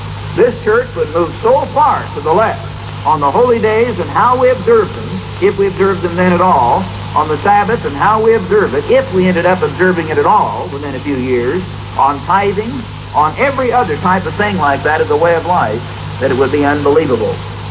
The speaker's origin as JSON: {"language": "English", "region": "Missouri", "country": "United States", "said": "But I'm from Missouri."}